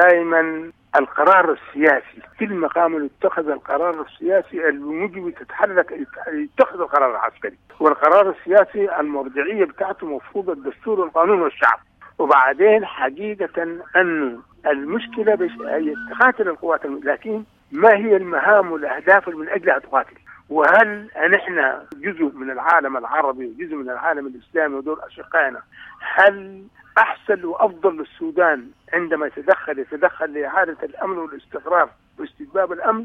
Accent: Sudan; أنا من السودان

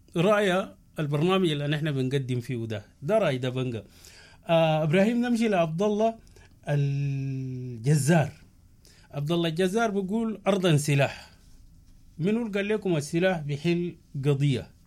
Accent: Sudan; إحنا كلنا سودانيين

